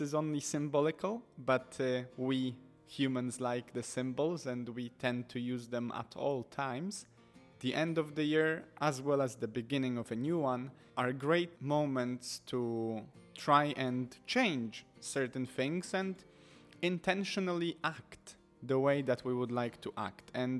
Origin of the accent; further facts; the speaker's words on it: Warsaw, Masovian Voivodeship, Poland; English is a second language; I grew up in Warsaw in Poland. And for the most part, I was educated through religion, not philosophy.